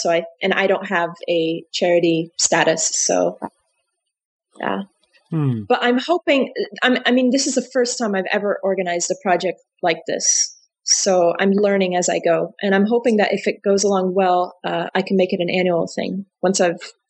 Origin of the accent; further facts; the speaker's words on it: United States; born or raised there; also born or lived in Italy